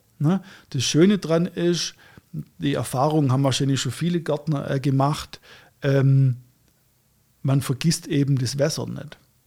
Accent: Baden-Württemberg, Germany; so auf alle Viere, so als Schwabe.

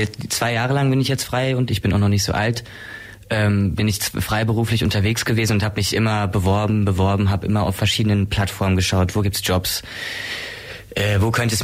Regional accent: Offenbach am Main, Hesse, Germany; Ich bin kein gebürtiger Ulmer, ich komme aus dem wunderschönen Südhessen, aus Offenbach am Main.

